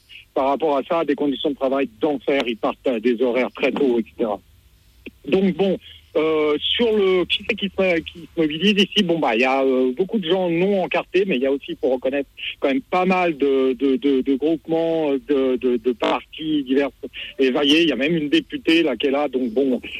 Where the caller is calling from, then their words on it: Évry, Île-de-France, France; Je vous téléphone d'Evry.